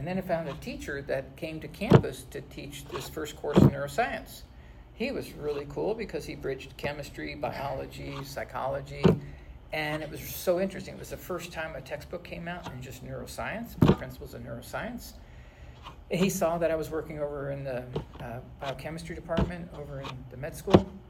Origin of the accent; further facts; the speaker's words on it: Texas, United States; I grew up in West Texas and we raised cattle. I worked in the oil fields, paid for my way for college.